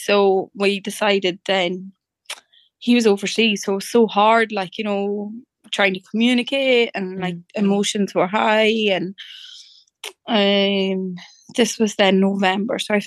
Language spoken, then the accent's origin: English; Dundalk, Leinster, Ireland; I'm from Dundalk in County Louth, and I have one baby